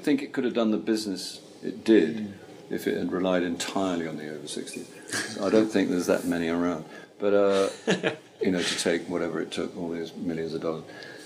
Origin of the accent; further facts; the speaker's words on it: Caterham, South East England, United Kingdom; But in fact, I grew up in Caterham, which is near Croydon.